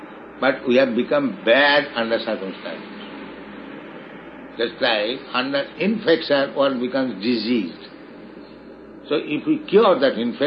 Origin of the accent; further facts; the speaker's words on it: India; I am poor Indian, I did not bribe them, neither have money.